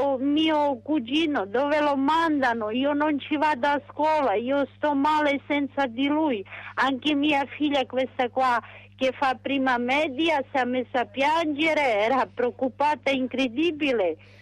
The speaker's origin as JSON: {"language": "Italian", "town": "Bergamo", "region": "Lombardy", "country": "Italy", "tie": "born there", "lives_now": "Rome, Italy", "said": "Sì, sono nata a Bergamo."}